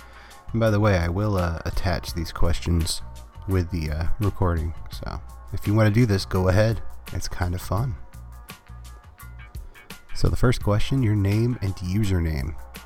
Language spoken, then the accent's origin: English; Maine, United States; now in Kentucky, United States; Well, I come from Maine. I hail from the frozen north.